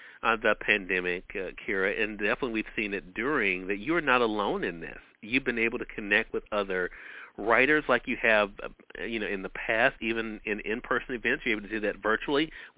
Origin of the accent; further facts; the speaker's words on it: Mississippi, United States; I literally have not left my home state of Mississippi in 2 years now because of the pandemic